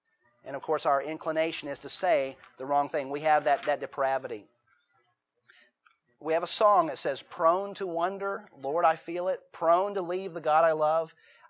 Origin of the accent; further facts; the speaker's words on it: United States; born there; Well, no, that was before I was born. I was born in the United States.